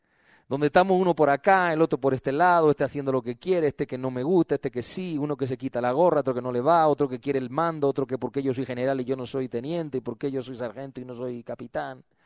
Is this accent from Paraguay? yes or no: no; Spain; Yo reconozco que somos los españoles muy quejicas